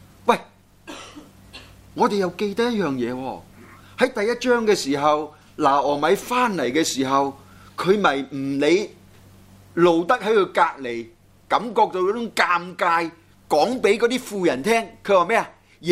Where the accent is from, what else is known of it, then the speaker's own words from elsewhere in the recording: Guangdong, China; 不過咧我哋廣東人都係比較俗嘅